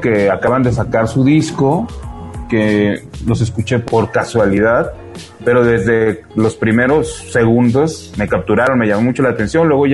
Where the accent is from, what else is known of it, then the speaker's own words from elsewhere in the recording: Torreón, Coahuila, Mexico; born there; Yo nací en Torreón, entonces desde chavito, como desde los 8 años, empecé a oír música.